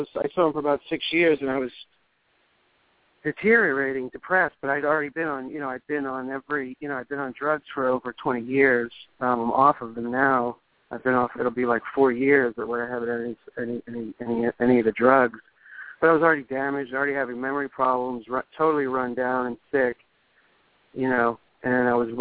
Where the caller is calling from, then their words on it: New Jersey, United States; I'm calling from South Jersey.